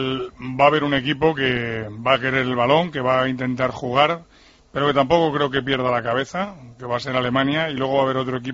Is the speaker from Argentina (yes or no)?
yes; Argentina; Soy argentino